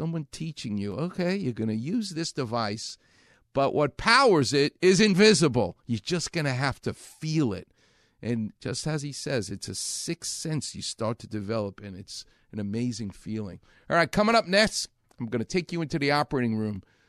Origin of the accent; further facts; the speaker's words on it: New York, United States; as they say in California, and I'm from New York, you're very chill.